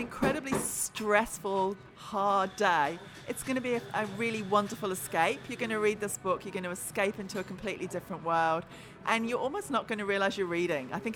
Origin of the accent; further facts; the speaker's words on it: England, United Kingdom; now in New Zealand; Yeah, I married a Kiwi and I've been here 14 years now and I am a New Zealander, but I grew up in England and we used to spend summer holidays in Italy.